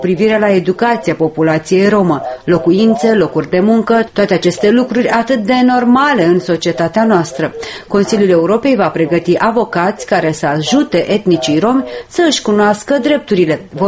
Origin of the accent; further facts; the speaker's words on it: Romania; Ca româncă vă pot spune